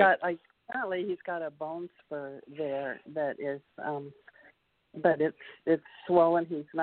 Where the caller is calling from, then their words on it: Washington, United States; I am calling from Washington State.